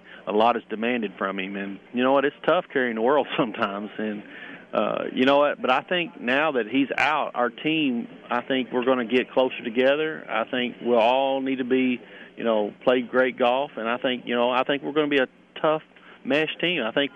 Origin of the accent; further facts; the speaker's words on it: Kentucky, United States; get back to my home state, get back in front of the people, my friends, my family.